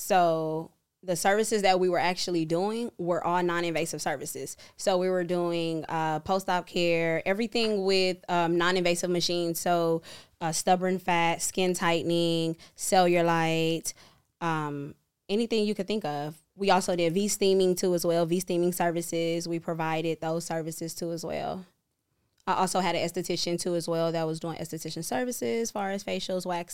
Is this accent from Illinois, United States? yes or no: yes; Chicago, Illinois, United States; I'm here from Chicago, and I am a business coach.